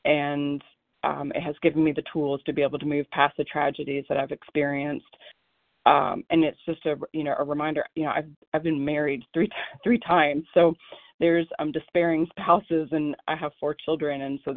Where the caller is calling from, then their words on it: Oregon, United States; from Oregon.